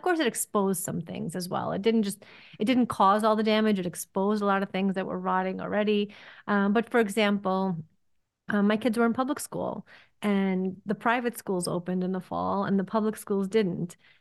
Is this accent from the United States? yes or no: yes; New York, United States; also born or lived in Soviet Union; So my husband and I are both immigrants. I was born in the Soviet Union. He was born in Israel. We both came to New York as children, as small children.